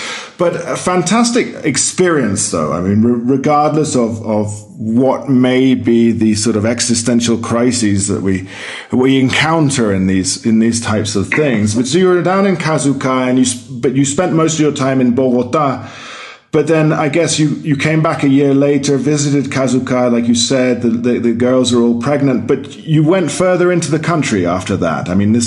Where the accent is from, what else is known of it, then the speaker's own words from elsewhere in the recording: United Kingdom; I do it as well as a Brit and so on.